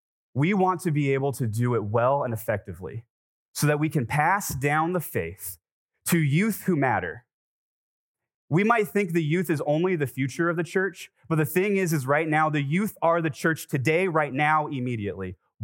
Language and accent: English; California, United States; And I'm from California, and sixth graders aren't even in middle school yet. But here in Ohio, they are.